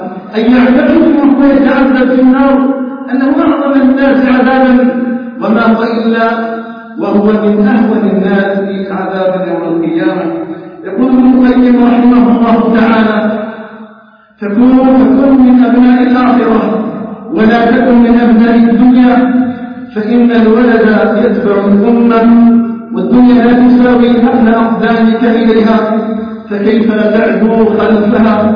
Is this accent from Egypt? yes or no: no; Algeria; بلدنا الجزائر